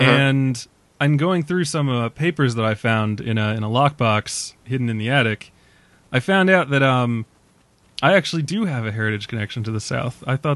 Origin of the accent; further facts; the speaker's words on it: A Coruña, Galicia, Spain; I come from La Coruña